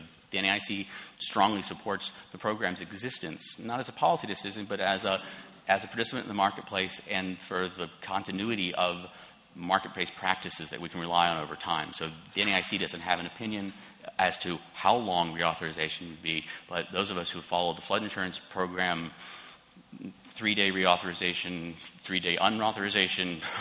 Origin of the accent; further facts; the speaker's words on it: Washington, District of Columbia, United States; my hometown, Washington, D.C., when TREA was up the first time around, wasn't a whole lot of construction.